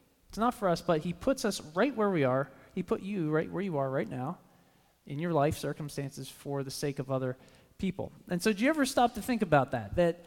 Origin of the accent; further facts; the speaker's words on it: King of Prussia, Pennsylvania, United States; I grew up in King of Prussia